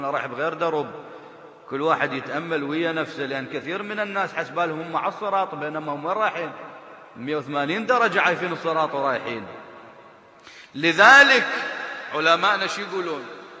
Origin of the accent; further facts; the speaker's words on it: Iraq; عندنا بالعراق